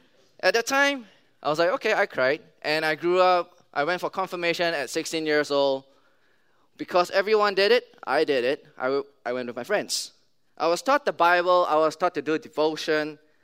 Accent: Singapore; I grew up in Singapore, so that kind of explains my accent is kind of different from the rest of them.

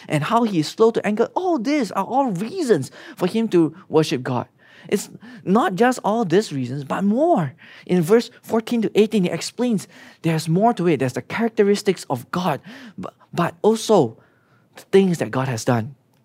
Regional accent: Singapore; Okay, I grew up in Singapore.

